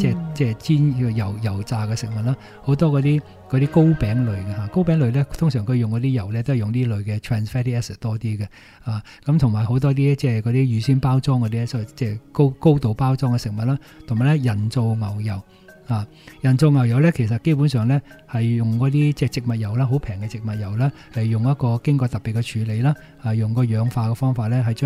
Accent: Hong Kong; 我們香港人

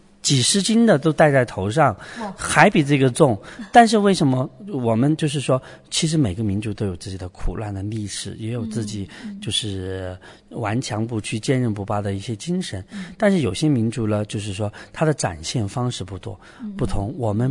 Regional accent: Guizhou, China; 因为我是贵州人，可能做苗族多一些啊，我是土生土长的贵州人。

